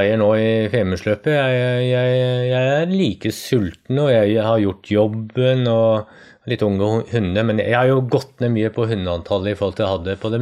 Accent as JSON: {"language": "Norwegian", "region": "Oslo", "country": "Norway", "tie": "born or raised there", "said": "Jeg vokste opp nede i Østmarka, vi dro på skauen hver helg."}